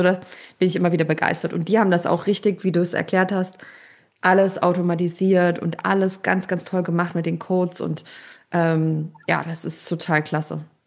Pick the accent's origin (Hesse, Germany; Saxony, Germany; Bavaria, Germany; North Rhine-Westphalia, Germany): Saxony, Germany; Leipzig; in meiner Heimatstadt Leipzig